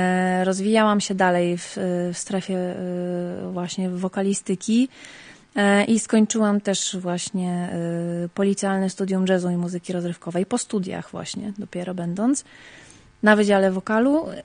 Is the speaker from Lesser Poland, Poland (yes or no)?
yes; Zakopane, Lesser Poland, Poland; Akurat też w pięknym mieście, bo pochodzę z Zakopanego.